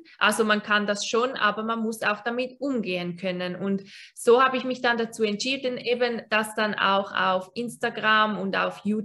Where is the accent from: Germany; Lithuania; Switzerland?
Switzerland; ich bin 26 und ich komme aus der Schweiz.